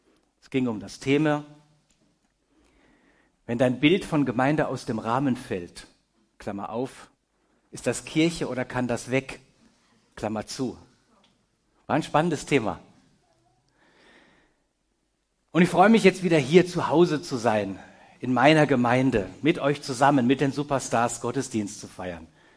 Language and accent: German; Baden-Württemberg, Germany; also born or lived in Lower Rhine; now in Modautal, Germany; Wir wohnen in Modau, Murre. Aber ich bin geboren am Niederrhein, aufgewachsen bei Karlsruhe.